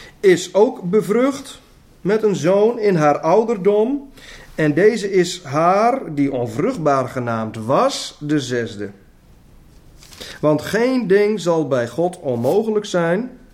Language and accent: Dutch; Netherlands; Want wij als Nederlanders, wij gaan er dan ook maar even vanuit dat wij allemaal van hetzelfde bloed zijn als Nederlanders.